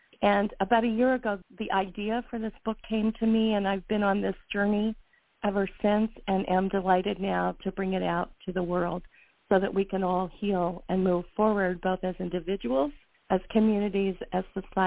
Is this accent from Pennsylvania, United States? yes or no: no; North Carolina, United States; When I was 14 years old, growing up in North Carolina, somehow, and I don't exactly know how, I came to believe that life was all about love.